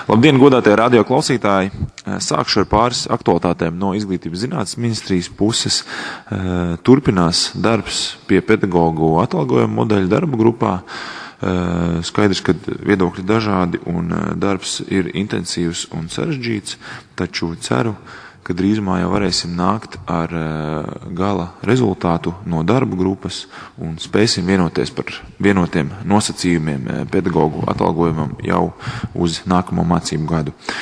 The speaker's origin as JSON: {"language": "Latvian", "town": "Valmiera", "region": "Valmiera Municipality", "country": "Latvia", "said": "par cik esmu valmierietis, vēlos apsveikt visus valmieriešus"}